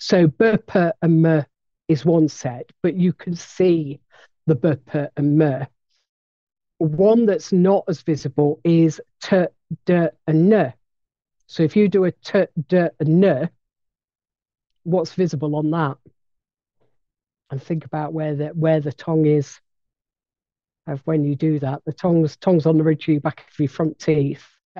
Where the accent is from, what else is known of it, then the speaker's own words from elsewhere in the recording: Nottingham, East Midlands, United Kingdom; accent: broad Nottingham; you probably listen to my accent, which does have a hint of broad Nottingham.